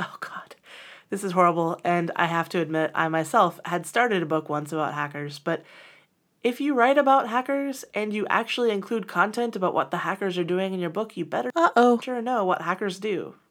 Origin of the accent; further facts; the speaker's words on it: Indiana, United States; I grew up in Indiana